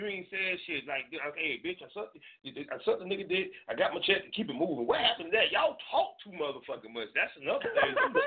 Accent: Duval County, Florida, United States; Y'all know I'm from Duval County. You know what I'm saying? Ken Knight Drive, East and Mara Creek.

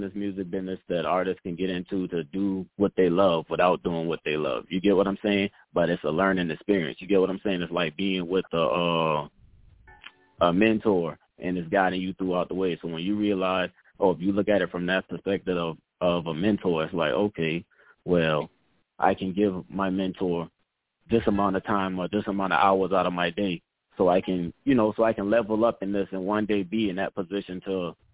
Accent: Charleston, South Carolina, United States; now in Atlanta, United States; Charleston, South Carolina.

